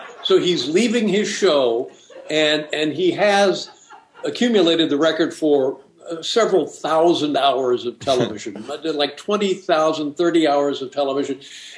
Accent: Indiana, United States; He was the last connection to a show business that I grew up watching back in Indiana.

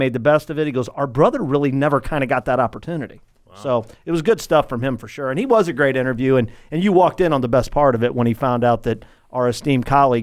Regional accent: St. Louis, Missouri, United States; obviously we're from St. Louis and love Yadier Molina

